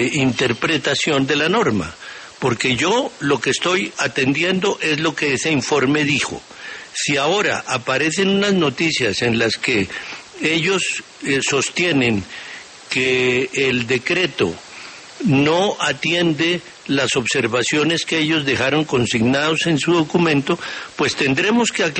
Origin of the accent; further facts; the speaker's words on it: Barranquilla, Atlántico, Colombia; porque yo soy de Barranquilla